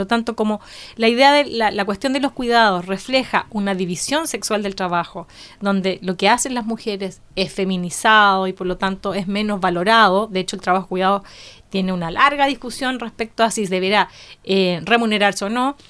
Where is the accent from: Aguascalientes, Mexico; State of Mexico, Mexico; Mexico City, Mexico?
Mexico City, Mexico; moved away; Yo vengo de la Ciudad de México, donde la verdad es que sin el transporte público no habría ciudad.